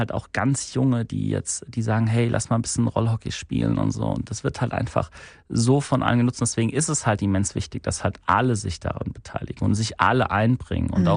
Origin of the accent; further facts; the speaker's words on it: Hesse, Germany; now in Krefeld, Germany; weil ich bin aus Südhessen gekommen und Südhessen ist echt cool.